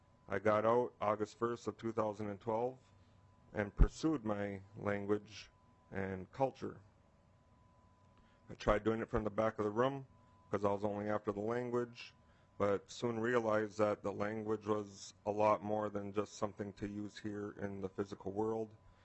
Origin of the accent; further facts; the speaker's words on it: Mille Lacs Indian Reservation, Minnesota, United States; And I'm from the Eagle Clan of the Anishinaabe people, and I live and born and raised in the Mille Lacs Indian Reservation in central Minnesota.